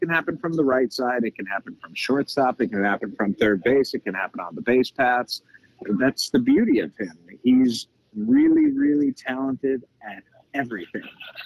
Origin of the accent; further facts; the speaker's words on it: Cleveland, Ohio, United States; I grew up in Cleveland.